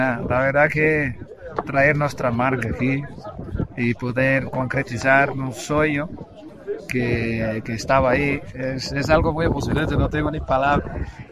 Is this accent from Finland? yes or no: no; Brazil; Ya estamos aquí en mi país de origen.